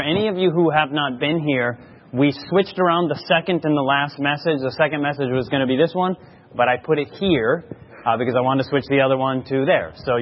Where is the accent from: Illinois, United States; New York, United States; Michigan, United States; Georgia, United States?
Michigan, United States; Grand Rapids; born there; I was born in Grand Rapids, Michigan.